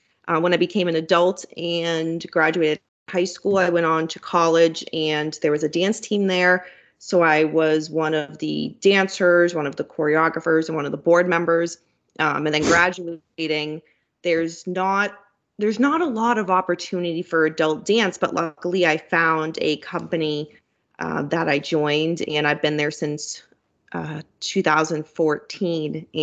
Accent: Salem, Massachusetts, United States; and I come from Massachusetts. I live just outside of Boston, so the city, and I grew up right next to Salem.

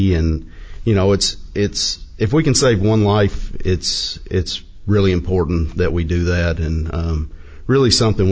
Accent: Kentucky, United States; I'm a farmer from Allen County, Kentucky. We raise beef cattle, tobacco, and a little bit of row crops.

